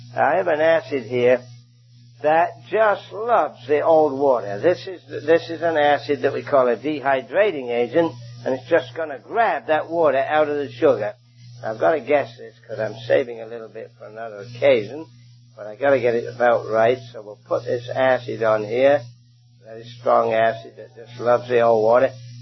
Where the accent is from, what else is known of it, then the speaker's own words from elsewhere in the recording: London, United Kingdom; you could tell from my accent, I originally came from London, England.